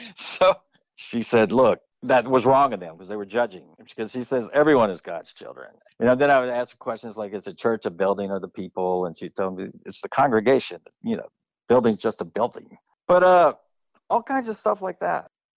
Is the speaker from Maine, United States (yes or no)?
no; West Memphis, Arkansas, United States; there's so many of those stories of growing up in the 60s and 70s. And the other thing is, my hometown, West Memphis, always got a bad rap.